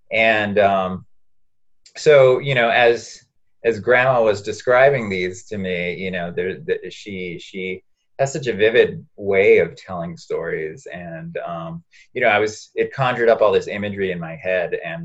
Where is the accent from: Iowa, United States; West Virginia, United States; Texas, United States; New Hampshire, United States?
Texas, United States; El Paso; now in Boston, United States; as I'm now in Boston and I grew up in El Paso